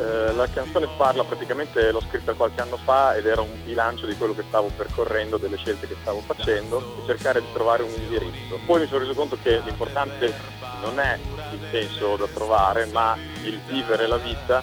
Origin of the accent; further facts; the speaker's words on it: Solarolo, Emilia-Romagna, Italy; Sono romagnolo al 100%, vengo da Solarolo.